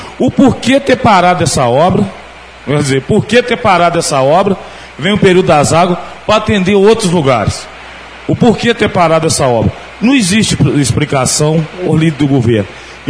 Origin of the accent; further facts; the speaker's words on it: Mantiqueira, Brazil; não é porque eu sou nascido e criado em Mantiqueira, não.